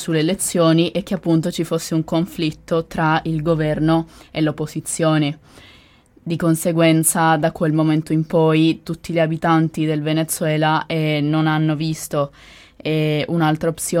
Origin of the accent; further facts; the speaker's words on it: Colombia; transito, perché non è mai stato un paese ambito per i migranti, anche per la stessa precarietà che c'è nel mio paese.